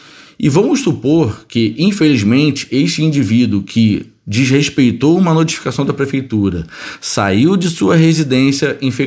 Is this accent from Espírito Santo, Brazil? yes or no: no; Niterói, Rio de Janeiro, Brazil; moved away; eu não sou daqui do Rio Grande do Sul, eu sou natural de Niterói